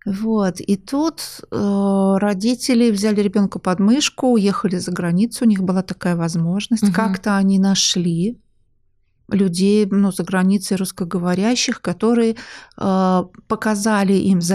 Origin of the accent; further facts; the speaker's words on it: Samara, Samara Oblast, Russia; я из Самары, я там родилась и там начинала работать.